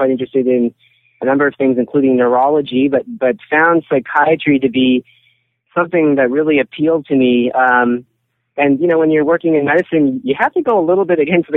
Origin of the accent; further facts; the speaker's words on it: Canada; born there; My parents are immigrants from Europe, and I was born in Canada.